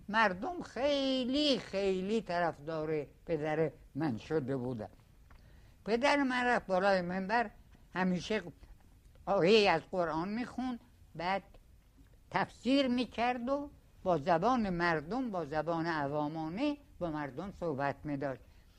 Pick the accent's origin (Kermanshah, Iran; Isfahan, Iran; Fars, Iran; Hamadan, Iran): Isfahan, Iran; من قومی خویش اینا هستم از اصفهان اومدم